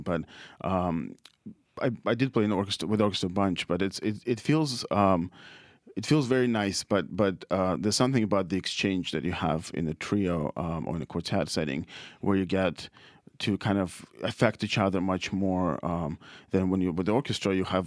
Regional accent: Saint Petersburg, Russia; I grew up in St. Petersburg, Russia. My childhood, yes, pretty much.

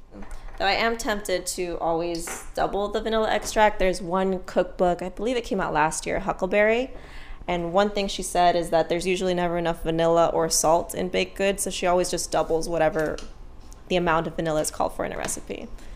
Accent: Miami, Florida, United States; I'm from Miami, big family. My mom had her go-tos. My family's Nicaraguan

